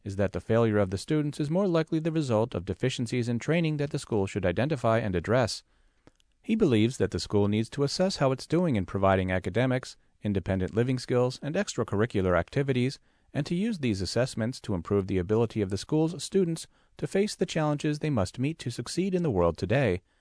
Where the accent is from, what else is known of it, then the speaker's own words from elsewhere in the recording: New Mexico, United States; As a former blind student who has attended a School for the Blind from age 5 until graduation in my home state of New Mexico